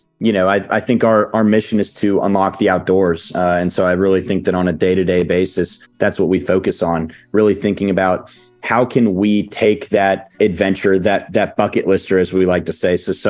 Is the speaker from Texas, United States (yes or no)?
yes; Houston, Texas, United States; just growing up in Houston, would go out with friends and with my dad, with my brother, you know, just past the backyard, there were some woods